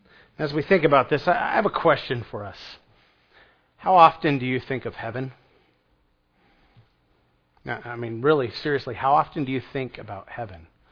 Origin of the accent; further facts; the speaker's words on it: United States; And I have to think, as an American, we get super comfortable here on earth.